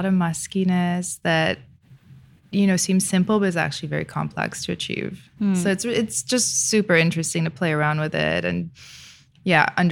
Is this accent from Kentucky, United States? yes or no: no; New York City, New York, United States; My mom is French, but I was born in New York.